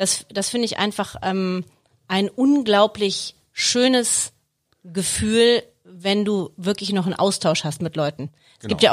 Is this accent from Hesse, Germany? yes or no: no; Hilden, North Rhine-Westphalia, Germany; wir kommen wie gesagt aus Hilden und ich bin früher immer sonntags hingerannt